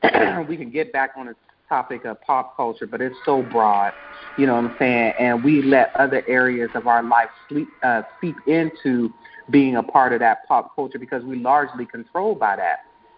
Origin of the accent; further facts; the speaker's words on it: Ohio, United States; listen, I'm from Ohio. And a longtime Cleveland Browns fan, all the way from the early 80s.